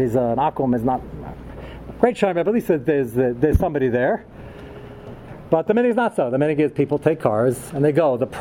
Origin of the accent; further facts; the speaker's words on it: Brooklyn, New York, United States; now in Muncie, United States; I'm from Brooklyn, so maybe I just don't understand the mentality.